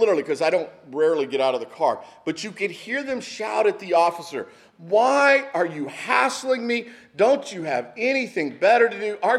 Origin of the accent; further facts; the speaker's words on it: Texas, United States; I mean, I grew up in Texas. Every teacher had a paddle in her desk and used it liberally.